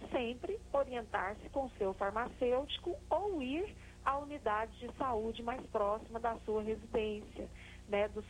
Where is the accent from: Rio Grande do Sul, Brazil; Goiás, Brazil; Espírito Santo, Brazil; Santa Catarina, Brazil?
Goiás, Brazil; Eu, por exemplo, sou do Cerrado, né? Nós temos aqui o Cerrado Goiano